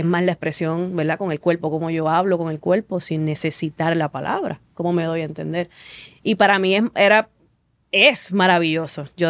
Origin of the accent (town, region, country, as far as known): Puerto Rico